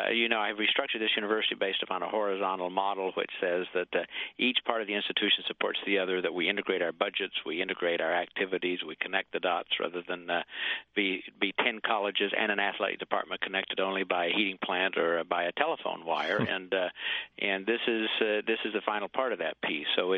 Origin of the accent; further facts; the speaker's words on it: Vernal, Utah, United States; if I were at Ohio State trying this, I would end up pumping gas in Vernal, Utah, my hometown probably.